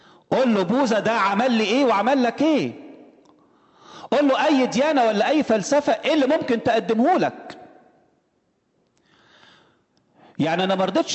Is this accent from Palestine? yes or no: no; Egypt; وعندنا في مصر بيقولك احنا مستعدين نموت